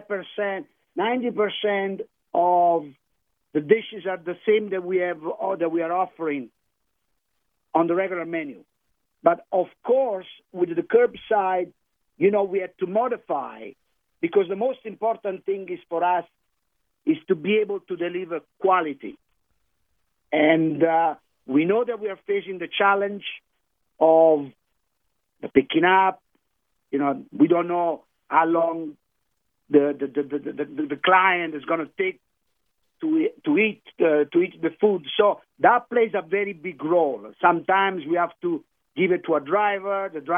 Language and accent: English; Campania, Italy; But I'm from the Amalfi Coast, I wanted to remind you, and our chef is from Tuscany.